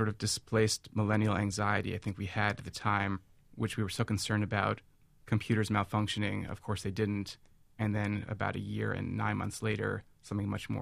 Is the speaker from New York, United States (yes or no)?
yes; New York, United States; If you can't tell, I'm white. I'm from New York.